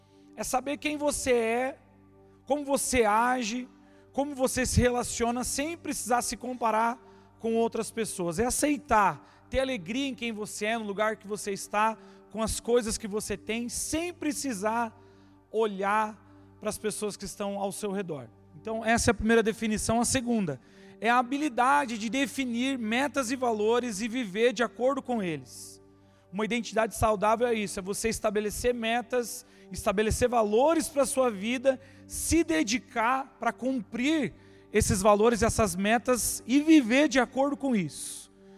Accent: Piraquara, Paraná, Brazil; eu sou cria aqui de Piraquara. Toda a minha adolescência, início da minha vida adulta, eu morei aqui no Guarituba, pertinho aqui da igreja, ali na rua São José.

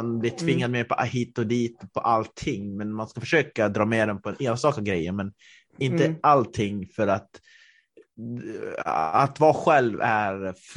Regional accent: Norrland, Sweden; när jag pratar med vissa så säger de att de hör direkt att jag är från Norrland.

